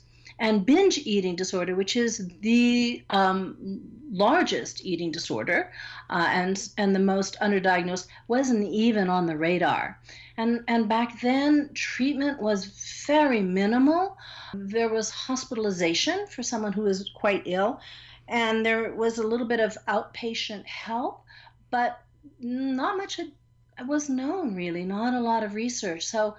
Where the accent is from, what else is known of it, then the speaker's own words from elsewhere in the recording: Guam; because we grew up on Guam in the 50s and 60s